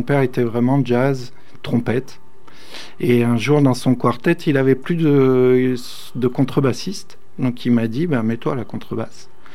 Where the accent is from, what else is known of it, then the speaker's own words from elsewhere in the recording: Gap, Provence-Alpes-Côte d'Azur, France; born there; Oui, alors je suis né à Gap, dans les Hautes-Alpes. Je suis un montagnard. En 82, alors je ne sais plus quel âge ça me fait, mais plus de 40.